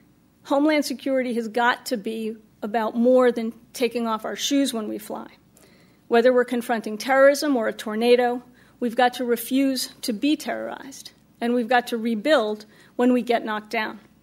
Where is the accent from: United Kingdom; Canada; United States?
United States; Boston, Massachusetts; After the marathon bombings, there was an attack on my hometown, where next month, 30,000 wicked determined runners will lace up their shoes and run the 120th running of the marathon.